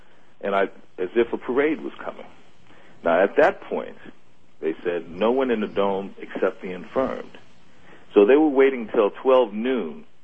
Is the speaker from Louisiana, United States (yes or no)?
yes; New Orleans, Louisiana, United States; Yes, I'm from New Orleans, born and raised, went to school with all the musicians like … all at NOCA.